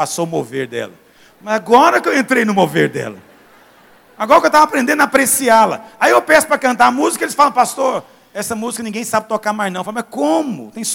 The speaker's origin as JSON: {"language": "Portuguese", "region": "Goiás", "country": "Brazil", "tie": "born there", "said": "Ainda bem que eu nasci em Goiás, nós somos mais santos aqui. Pois é, aqui em Goiás"}